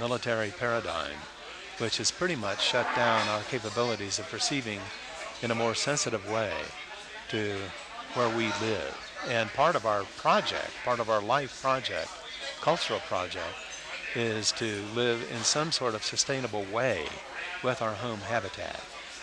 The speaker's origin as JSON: {"language": "English", "region": "West Virginia", "country": "United States", "tie": "born there", "moved": "yes", "lives_now": "Santa Fe, United States", "said": "I was born in West Virginia, but I got here as quick as I could."}